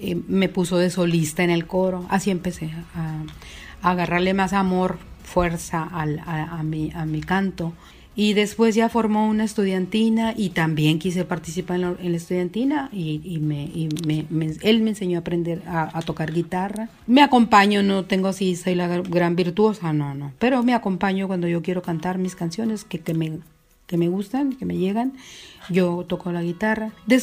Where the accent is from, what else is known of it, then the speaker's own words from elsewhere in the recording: Santana, Sonora, Mexico; Ella vivimos un tiempo en Santana. Yo soy originaria, nací en Santana, Sonora.